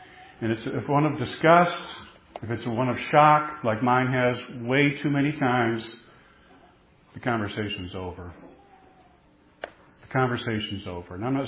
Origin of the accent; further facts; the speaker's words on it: DeSoto, Texas, United States; And I grew up around DeSoto.